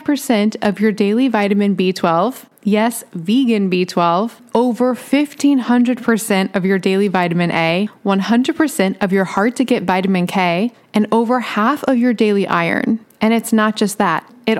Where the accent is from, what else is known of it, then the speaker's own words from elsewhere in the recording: the South, United States; How did I miss that growing up in the South?